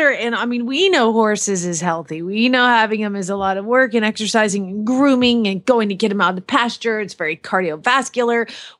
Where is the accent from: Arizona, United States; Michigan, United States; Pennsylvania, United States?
Arizona, United States; Phoenix; from Phoenix, Arizona